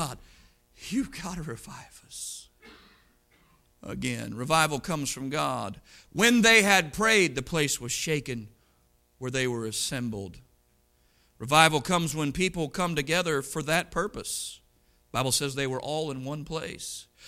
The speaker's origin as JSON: {"language": "English", "town": "Pensacola", "region": "Florida", "country": "United States", "said": "I'm from Pensacola, right down the road, about 10 miles down the road is Brownsville."}